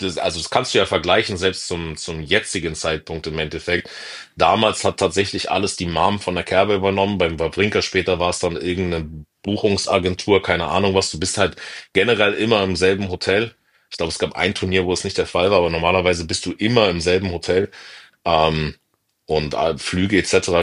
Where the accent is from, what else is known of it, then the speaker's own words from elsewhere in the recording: Berlin, Germany; Also diese Berliner Schnauze, dieses ist mir scheißegal